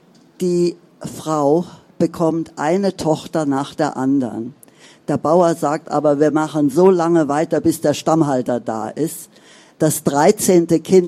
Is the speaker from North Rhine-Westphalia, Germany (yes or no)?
no; Bavaria, Germany; Ich komme aus Bayern, da pflegt man so zu grüßen.